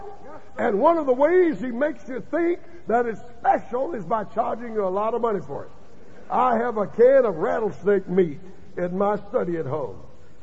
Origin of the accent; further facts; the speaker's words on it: the South, United States; I love greens. I'm from the South. A lot of folk don't even know what they are up north.